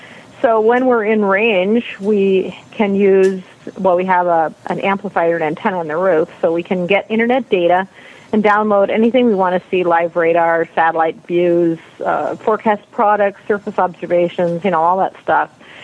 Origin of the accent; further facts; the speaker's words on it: Indiana, United States; I grew up in Indiana, so we had a lot of big-time weather there.